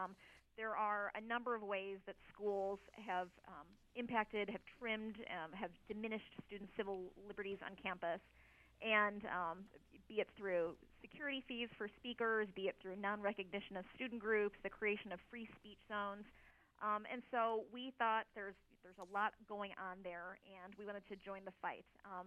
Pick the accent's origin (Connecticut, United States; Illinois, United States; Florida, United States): Illinois, United States; Deerfield; I grew up in Deerfield, so just south of the border in Lake County, Illinois, and I went to the University of Illinois in Champaign-Urbana for my undergraduate degree.